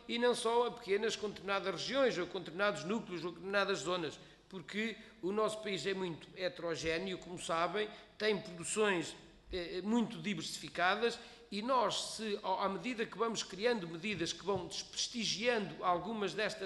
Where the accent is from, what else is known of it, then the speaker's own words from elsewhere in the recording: Norte, Portugal; eu sou do distrito de Bragança, portanto sei do que falo